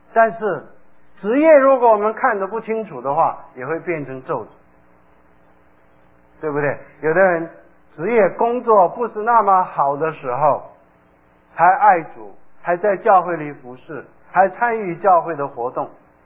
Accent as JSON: {"language": "Chinese", "country": "China", "said": "我们中国人"}